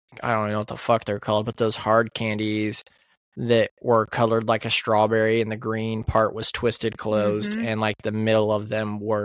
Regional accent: Indiana, United States; because we grew up in Indiana. That was where I was born. I was born in Plymouth.

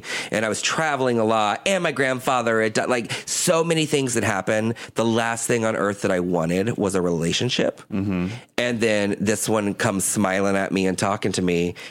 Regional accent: Leesburg, Florida, United States; We're from Leesburg, Florida, teeny tiny little town

